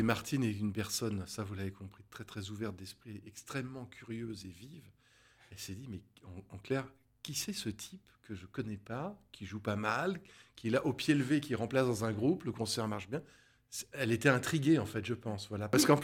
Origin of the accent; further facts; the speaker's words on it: Dreux, Centre-Val de Loire, France; je suis natif de Dreux, mais j'y ai très peu vécu.